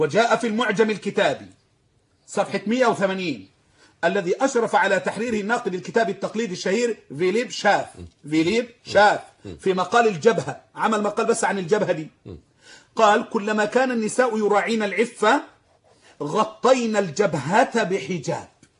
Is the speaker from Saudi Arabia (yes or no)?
no; Egypt; ولكن بصفة خاصة في مصر، اللي عندنا في مصر